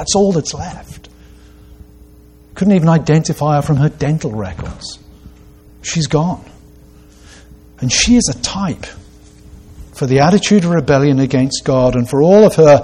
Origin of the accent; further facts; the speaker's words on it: England, United Kingdom; If you go to my home country of England